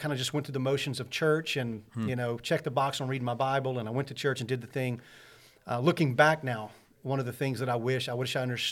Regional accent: Camden, Arkansas, United States; moved away as an adult; now in Texas, United States; Born and raised in Camden.

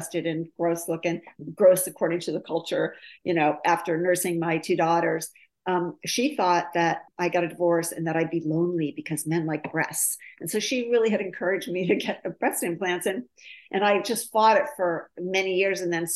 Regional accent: Ohio, United States; when I was a little girl, I grew up in Ohio and we had 4th of July parades.

